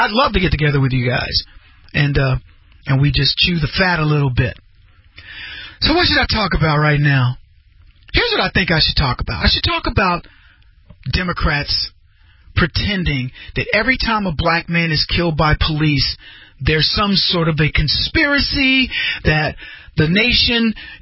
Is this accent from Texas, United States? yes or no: yes; Texas, United States; He's a proud, I'm from Texas, too. Proud Texan, sense of humor. I'm Latino X, and he laughs at himself.